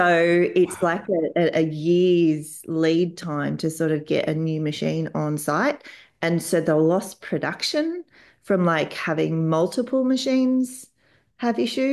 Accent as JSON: {"language": "English", "country": "Australia", "said": "and I'm Australian, I only speak English"}